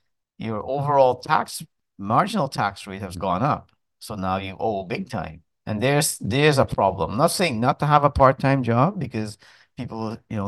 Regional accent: Montreal, Quebec, Canada; I remember growing up in Montreal

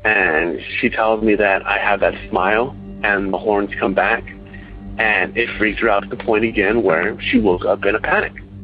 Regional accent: Irvine, California, United States; I'm from Irvine, California.

